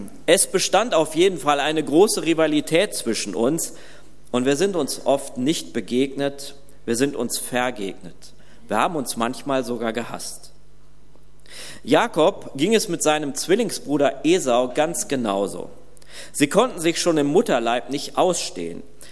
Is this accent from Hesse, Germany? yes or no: no; Hagen, North Rhine-Westphalia, Germany; in Hagen, wo ich aufgewachsen bin, steht ein Baum, der schon weit über 1000 Jahre alt ist.